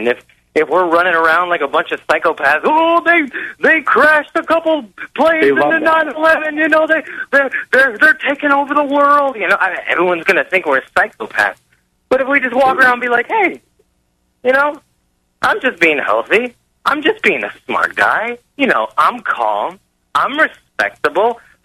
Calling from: Wisconsin, United States; I'm calling from Wisconsin

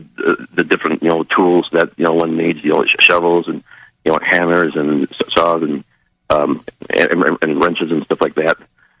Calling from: Wisconsin, United States; United States, Wisconsin.

